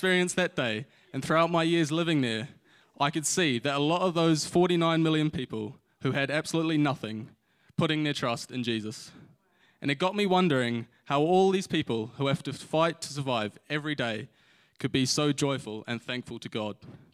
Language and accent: English; Tauranga, Bay of Plenty, New Zealand; I was born here in Tauranga and went to City Church for the first 7 years of my life.